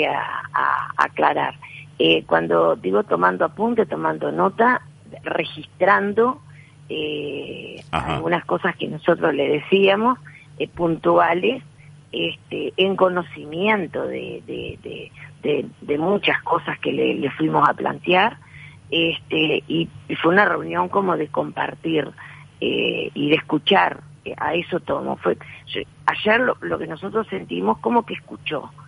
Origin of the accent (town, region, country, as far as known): Uruguay